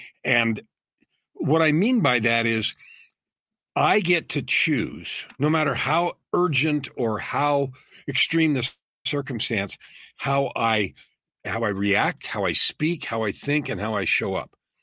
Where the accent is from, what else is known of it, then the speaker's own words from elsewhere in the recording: Canada; also born or lived in United States; I lived in the U.S. at the time. I'm Canadian here.